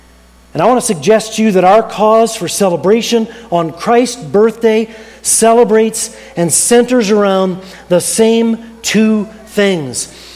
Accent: Rochester, New York, United States; born there; I was born in Rochester, New York.

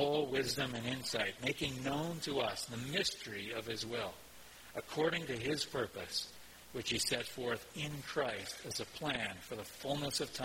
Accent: Calgary, Alberta, Canada; When I was born in Calgary, we moved around several times. We were living in the northwest Calgary. Fairly small house, but reasonable, 800 square feet, I think, in my family of six.

